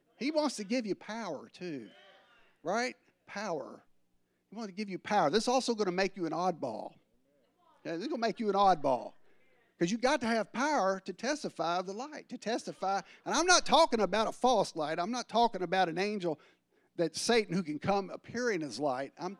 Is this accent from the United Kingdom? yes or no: yes; England, United Kingdom; See, we're from England. We're kind of blunt in our witness, but we have love.